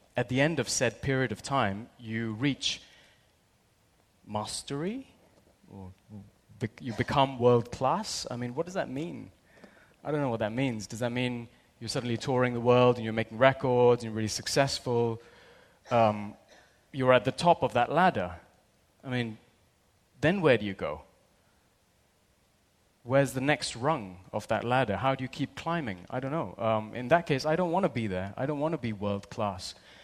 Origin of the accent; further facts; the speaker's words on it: London, United Kingdom; I grew up in London, listening to all kinds of music.